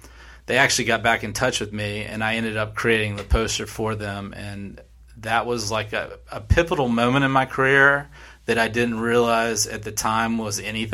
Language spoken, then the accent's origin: English; Atlanta, Georgia, United States; I grew up in Atlanta, so I was always drawing and always playing outside and doing all the things that kids did back then without the cell phones and the computer screens and all that.